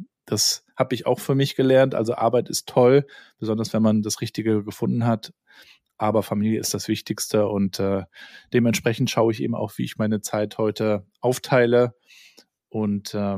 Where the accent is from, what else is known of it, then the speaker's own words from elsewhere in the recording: Rostock, Mecklenburg-Vorpommern, Germany; Also ich bin ja in den 80er Jahren groß geworden in Rostock in der ehemaligen DDR